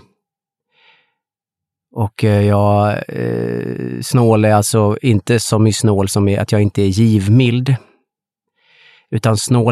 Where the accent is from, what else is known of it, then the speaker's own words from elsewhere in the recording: Åland, Finland; Nej, det är alltså en liten plats precis utanför Ålands kust. En liten kobbe med en liten röd stuga på. Där föddes jag, växte upp, gick i skolan